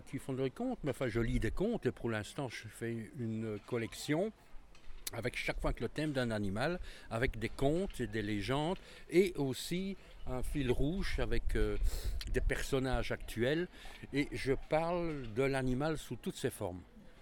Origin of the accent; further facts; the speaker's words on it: Jamoigne, Wallonia, Belgium; je ne viens pas de loin, je viens de Jamoigne. Je crois qu'avec ma voix, il y en a qui me reconnaissent déjà. Bon ben … Je suis vraiment sur mes terres ici